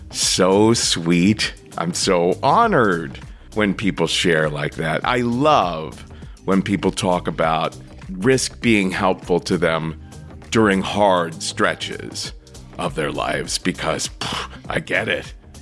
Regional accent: Cincinnati, Ohio, United States; We're going to hear from a fella from my hometown of Cincinnati, Mr. Scott Howell.

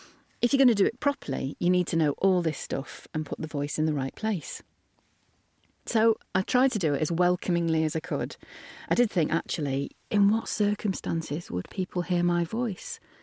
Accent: England, United Kingdom; accent: northern; They only want my normal northern accent if it's playing the part of a person giving a testimonial about an earthy, down-to-earth product

